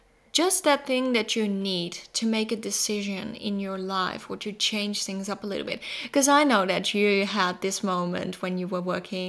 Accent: Netherlands; moved away; as I moved away from my home country, the Netherlands, and moved here

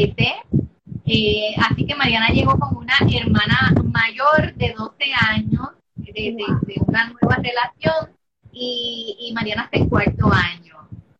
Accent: Puerto Rico; yo soy una organizadora de Puerto Rico para el mundo

